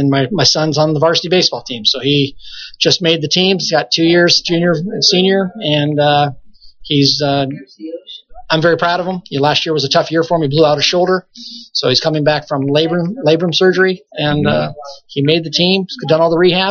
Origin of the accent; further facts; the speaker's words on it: Arcadia, California, United States; That's my home. You know, I'm from Arcadia, so.